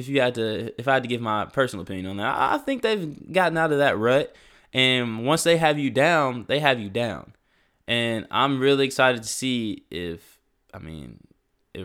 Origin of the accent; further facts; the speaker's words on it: Murfreesboro, Tennessee, United States; I'm 19 years old. I'm from Murfreesboro, Tennessee.